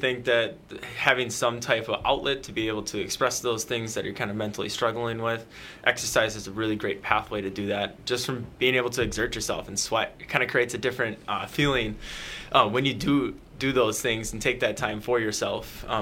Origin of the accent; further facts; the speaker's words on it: Hales Corners, Wisconsin, United States; I'm originally from Milwaukee area. If anybody knows, I'm from Hales Corners or Greenfield area.